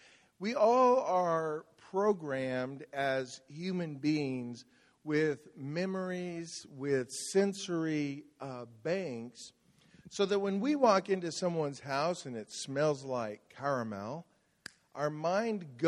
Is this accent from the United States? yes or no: yes; California, United States; I'm from California, so it's actually Disneyland.